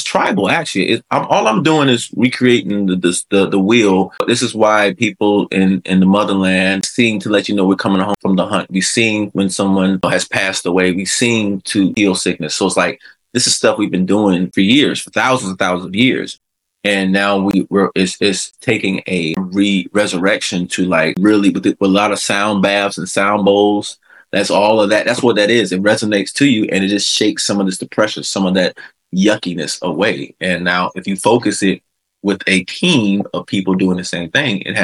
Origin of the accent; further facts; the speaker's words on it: Virginia, United States; I come from I'm from Virginia, so we're deeply rooted in the church with, you know, the Southern Baptist.